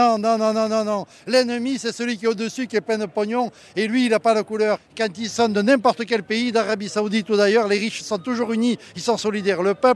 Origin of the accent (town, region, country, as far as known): Nice, Provence-Alpes-Côte d'Azur, France